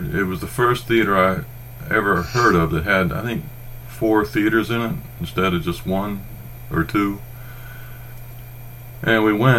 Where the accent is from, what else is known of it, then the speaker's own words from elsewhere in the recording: Oklahoma City, Oklahoma, United States; I grew up in Oklahoma City, and I was driving my car